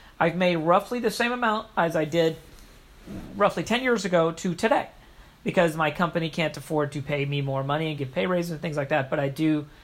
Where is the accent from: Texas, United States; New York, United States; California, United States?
Texas, United States; Houston; When I was a kid, I was growing up in Texas, in Houston, Texas.